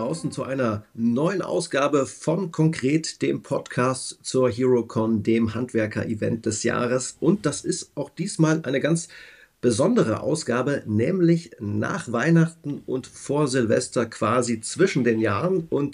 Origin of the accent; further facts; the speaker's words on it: East Germany, Germany; ich komme ja auch aus dem Osten, da freut man sich trotzdem über sowas.